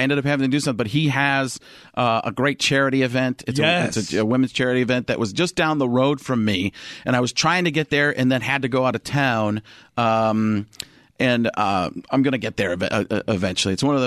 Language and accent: English; Wisconsin, United States; I grew up in Wisconsin where it's state law. You have to be a Packer fan.